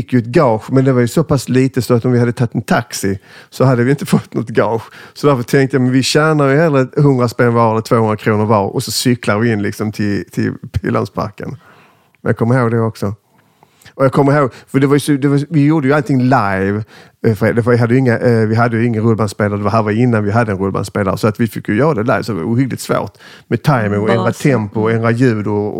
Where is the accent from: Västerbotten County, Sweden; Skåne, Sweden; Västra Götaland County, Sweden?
Skåne, Sweden; accent: Scanian; jag är ju jättepatriotisk, och ännu mer när jag är liksom, i Stockholm som nu, för då överdriver jag min skånska.